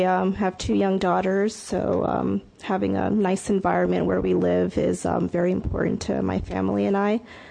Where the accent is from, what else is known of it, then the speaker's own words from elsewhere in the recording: New York, United States; now in Goleta, United States; There we go. I actually just moved to Goleta last July. I'm from New York